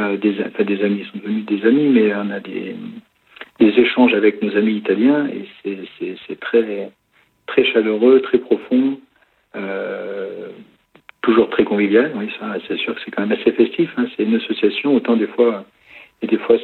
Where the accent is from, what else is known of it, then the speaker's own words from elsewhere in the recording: Grenoble, Auvergne-Rhône-Alpes, France; je suis natif de Grenoble, hein, et en fait, quand on a eu les enfants, eh ben, on se voyait un peu plus à la campagne qu'en ville, et bon, du coup, ça a été un choix de vie. Et depuis 2003, on est là.